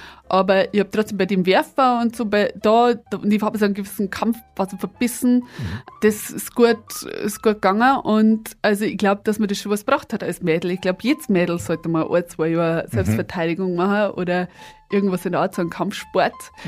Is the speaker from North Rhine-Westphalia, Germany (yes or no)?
no; Eichhofen, Bavaria, Germany; wir haben so ein ganz kleines Dorf gehabt, das natürlich gewachsen ist. Hin und wieder mal ein Haus, nie eine Siedlung oder so. Mhm. Also es ist echt nur ein schönes Dorf, wie so ein nahes Erholungsgebiet von Regensburg, Viertelstunde weg.